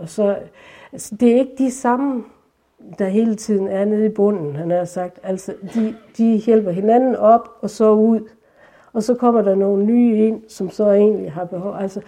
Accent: Skjern, Central Denmark Region, Denmark; also born or lived in Astrup; jeg er vokset op ude omkring Astrup og Skjern. Han er Astrup her i Ringkøbing Skjern Kommune, eller Astrup Faster.

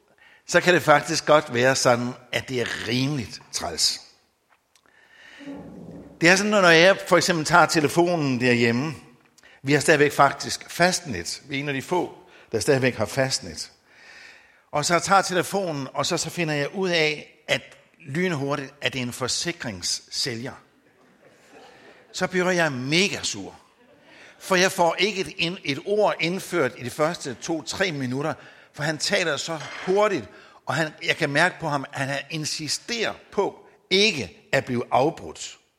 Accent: Odense, Region of Southern Denmark, Denmark; så er jeg odenseaner. Og normalt er det ikke sådan et plusord herovre i Vestjylland. Så med det samme, der siger jeg gerne, at min farmor kom altså fra Vestjylland.

